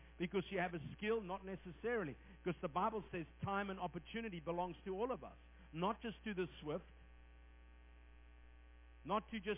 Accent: Australia; also born or lived in South Africa; I have an accent. People come to me and say, are you from New Zealand? It's like, no, I'm from Australia via South Africa.

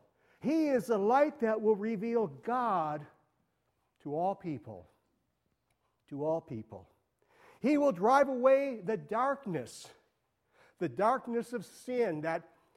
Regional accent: Midwest, United States; I grew up in Midwest and remember some of those.

